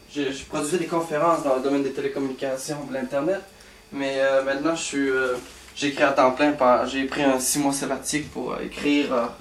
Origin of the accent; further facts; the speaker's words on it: Jonquière, Quebec, Canada; Je suis à 6 ans, j'ai déménagé de la ville de Québec, puis on a déménagé à Jonquière, puis toute ma famille habite de manière ou d'une autre au lac Saint-Jean.